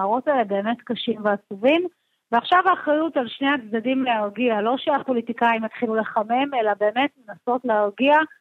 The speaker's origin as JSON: {"language": "Hebrew", "town": "Tel Aviv", "region": "Tel Aviv District", "country": "Israel", "tie": "born or raised there", "said": "אני תל אביבית, נולדתי פה, גדלתי פה, ההורים שלי גדלו פה, ואני גרה בשכונה, בצפון תל אביב, שכונה ליברלית"}